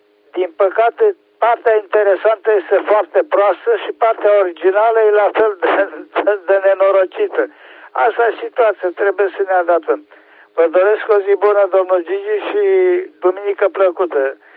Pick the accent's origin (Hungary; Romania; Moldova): Romania; Oradea, Bihor County; și sunt din Oradea.